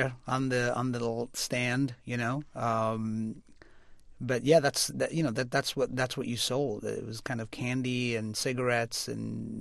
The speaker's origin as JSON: {"language": "English", "town": "Bradford", "region": "Yorkshire and the Humber", "country": "United Kingdom", "tie": "born or raised there", "moved": "yes", "lives_now": "United States"}